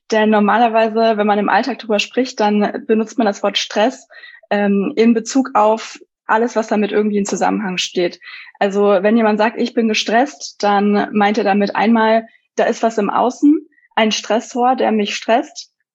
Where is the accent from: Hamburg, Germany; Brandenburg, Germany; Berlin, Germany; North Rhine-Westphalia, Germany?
North Rhine-Westphalia, Germany; moved away as an adult; now in Vienna, Austria; bin 28 Jahre alt. Ich komme eigentlich aus dem Düsseldorfer Raum, lebe aber im Moment in Wien, weil ich da an der Uni arbeite